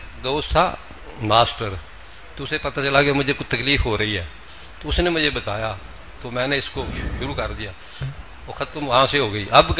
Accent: Bhavnagar, Gujarat, India; ہمارا ضلع بھاو نگر ہے, وہاں کا پانی جو ہے نا اندر نیچے کا, وہ پیتے ہیں نا بیمار ہو جاتے ہیں اس بیماری سے.

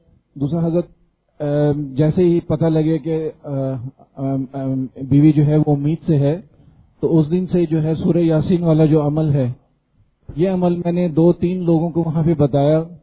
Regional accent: Mississauga, Ontario, Canada; میرا تعلق کینیڈا سے ہے، مسز ساگر شہر سے.

